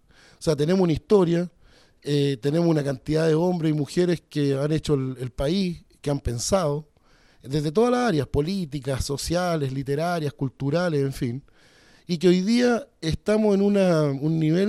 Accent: Chile; todavía tenemos como chilenos una reserva espiritual, coraje

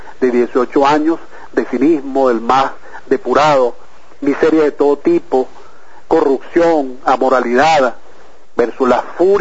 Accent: Venezuela; esa es la misión de vida de nosotros como venezolanos.

